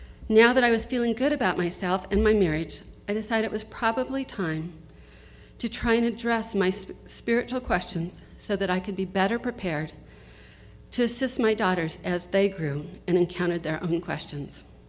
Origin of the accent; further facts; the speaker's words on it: California, United States; Growing up in Southern California, I'd been obedient and done all of the right things.